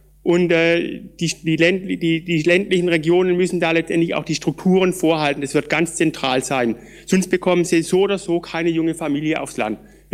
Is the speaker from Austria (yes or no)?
no; Baden-Württemberg, Germany; moved away; Ich komme aus Baden-Württemberg, wie man wahrscheinlich meinem Dialekt auch entnehmen kann. Bin schon lange Jahre weg